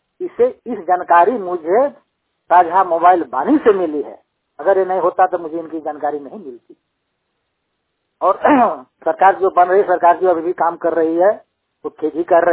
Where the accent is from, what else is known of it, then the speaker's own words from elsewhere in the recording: Jharkhand, India; मैं झारखंड के पलामू डिस्ट्रिक्ट का निवासी हूँ।